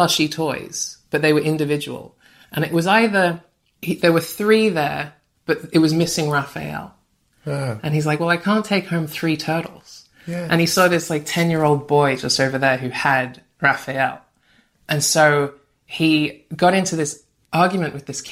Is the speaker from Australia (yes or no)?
yes; Australia; moved away as an adult; also born or lived in Brighton; now in London, United Kingdom; I grew up in Australia.